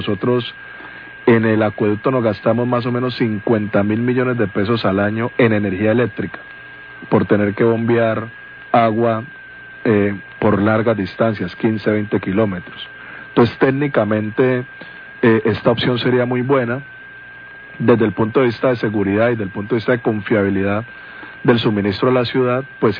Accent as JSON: {"language": "Spanish", "town": "Cali", "region": "Valle del Cauca", "country": "Colombia", "tie": "born or raised there", "said": "Crecí en Petecuy, en el oriente de Cali, en la Comuna 6. Y amo mucho esta ciudad"}